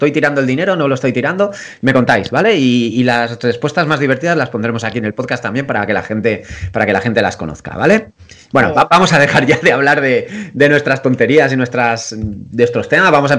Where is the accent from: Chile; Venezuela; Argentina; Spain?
Spain; Catalonia; Pero creéis que es 1 euro, es 1 euro, soy catalán, tía, ¿qué quieres?